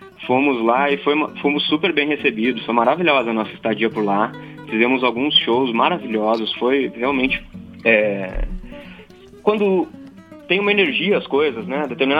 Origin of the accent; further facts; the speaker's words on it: South Region, Brazil; essa coisa do sul, de onde eu sou